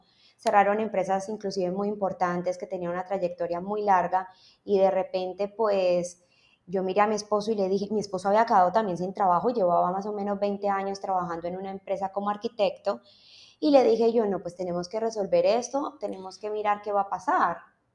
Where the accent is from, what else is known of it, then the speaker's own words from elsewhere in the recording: Medellín, Antioquia, Colombia; now in Panama; yo me encuentro ahorita mismo en Panamá. Hace 22 años vivo aquí con mi familia y soy de Colombia, de la ciudad de Medellín. Entonces tuve un cambio de vida cuando mi mamá decidió traernos acá, menor de edad